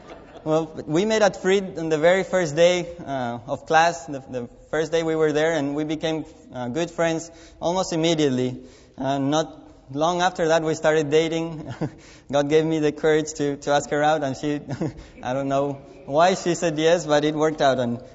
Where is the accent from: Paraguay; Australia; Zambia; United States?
Paraguay; Asunción; You supported them to go to Asunción, Paraguay, which is my hometown.